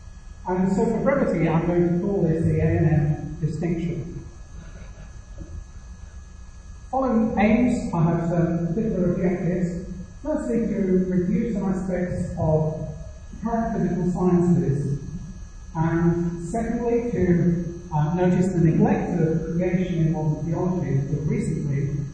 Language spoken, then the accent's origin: English; Manchester, North West England, United Kingdom; I'm from Manchester, from the University of Manchester.